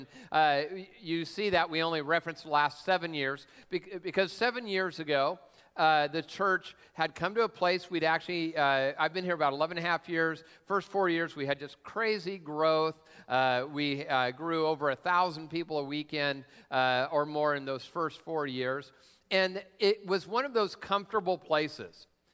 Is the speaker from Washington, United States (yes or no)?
yes; Tacoma, Washington, United States; My mom, I grew up down in Tacoma